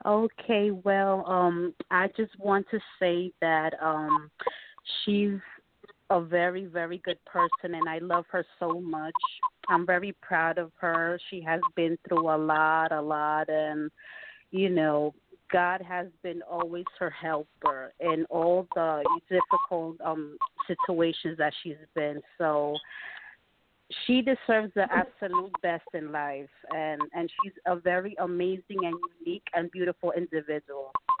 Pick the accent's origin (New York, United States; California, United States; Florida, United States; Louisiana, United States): New York, United States; New York City; Yes, I'm from New York, and I live on the same building as Wanda, so we are very, very close